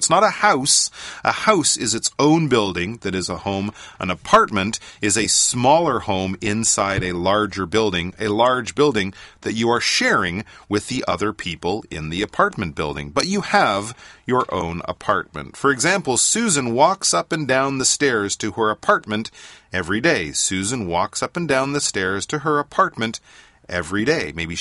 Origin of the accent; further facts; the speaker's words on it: Quebec, Canada; Well, since I'm from Quebec, you must go to the Sugar Shack, a cabane à sucre, and have some maple syrup right out of the tree.